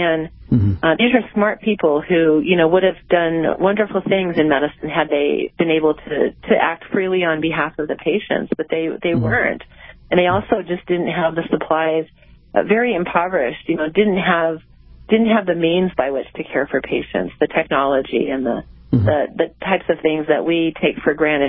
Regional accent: United States; born there; I was so lucky. I was born here in America to parents who had fled from communism.

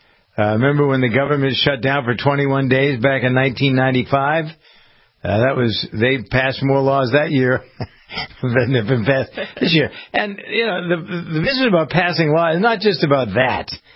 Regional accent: Framingham, Massachusetts, United States; Where I grew up here in Framingham

